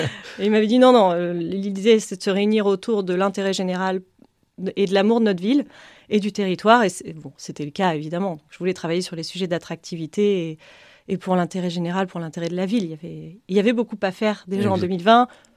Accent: Toulouse, Occitanie, France; now in Poitiers, France; Oui, exactement. J'ai grandi à Toulouse.

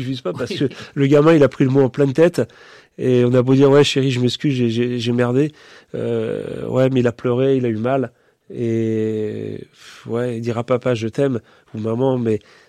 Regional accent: Châtellerault, Nouvelle-Aquitaine, France; je suis de Châtellerault.

